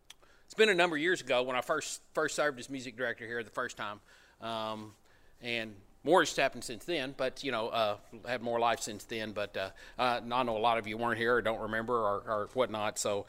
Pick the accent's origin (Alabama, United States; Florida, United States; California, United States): Florida, United States; now in Kentucky, United States; when I was a kid, I grew up in Florida. I was born in Florida. We moved here in 76.